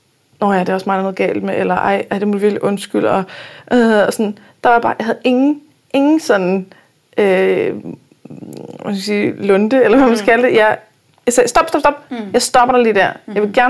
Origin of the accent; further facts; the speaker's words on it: Copenhagen, Capital Region of Denmark, Denmark; det er også fordi, jeg er københavner